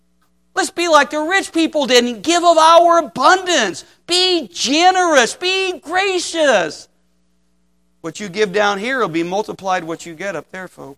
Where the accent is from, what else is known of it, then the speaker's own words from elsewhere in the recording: Cleveland, Ohio, United States; My dad taught me as a kid growing up in Cleveland about tithing.